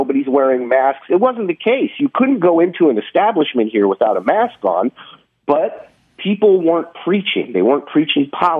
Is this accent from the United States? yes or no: yes; California, United States; moved away; also born or lived in Israel; Oh, yeah. I grew up in California.